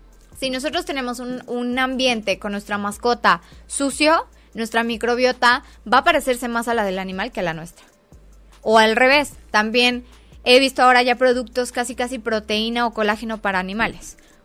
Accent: Mexico; una muy mala educación que tenemos como mexicanos

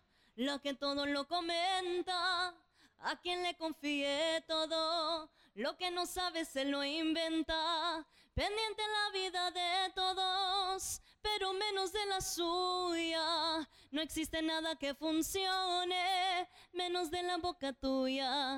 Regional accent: United States; born there; tengo que representar a mis países, que también nací en los Estados Unidos o técnicamente soy USA, USA

